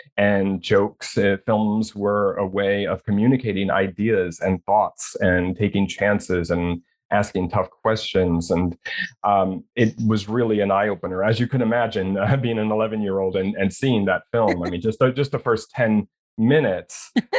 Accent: Long Island, New York, United States; Well, yeah, I'm from Long Island. It's about as far away from Hollywood as you can possibly get.

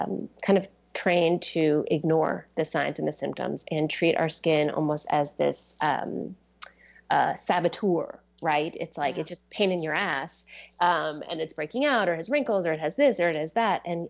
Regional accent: East Coast, United States; I mean, I grew up on the East Coast.

